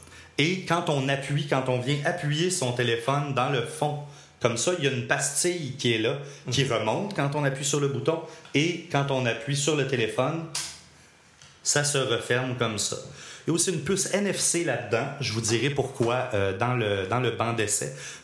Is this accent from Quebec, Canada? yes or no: yes; Montreal, Quebec, Canada; Ils savent qu'on vient de Montréal.